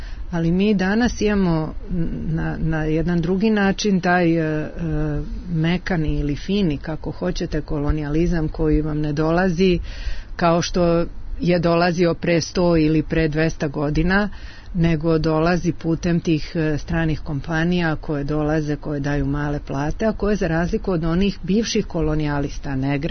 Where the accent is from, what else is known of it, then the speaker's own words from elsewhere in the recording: Dalmatia, Croatia; ja sam odrasla u Dalmaciji